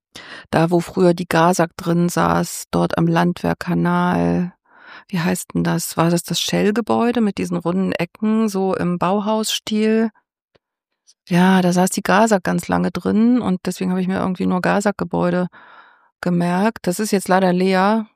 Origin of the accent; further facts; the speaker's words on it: Thuringia, Germany; Ich bin ein Landei. Ich komme aus Thüringen, vom Land.